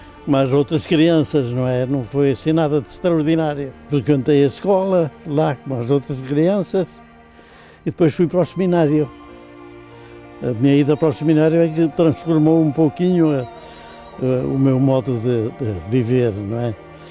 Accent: Mogadouro, Bragança, Portugal; Não só na minha aldeia, mas em quase todas as aldeias do concelho de Mogadouro.

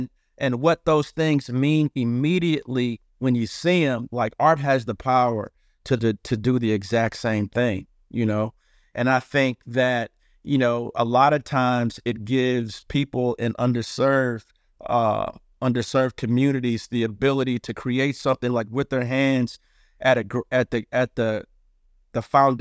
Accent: St. Louis, Missouri, United States; And the show was inspired by me and my wife growing up in St. Louis.

